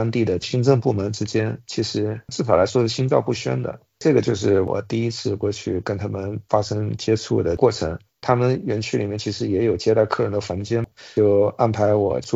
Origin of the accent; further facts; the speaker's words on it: Fujian, China; 我也是福建人啊，说话要算数